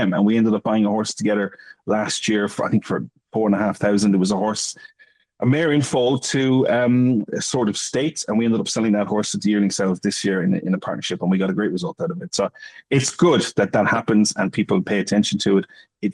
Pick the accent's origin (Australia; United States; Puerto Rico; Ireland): Ireland; We're actually both from Ireland.